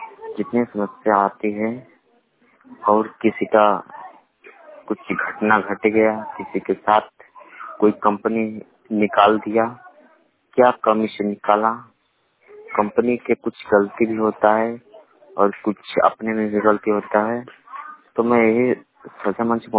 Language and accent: Hindi; Bihar, India; now in Delhi, India; और मैं दिल्ली से बात कर रहा हूँ, नजफ़पुर से। और इस तो मैं बिहार के रहने वाला हूँ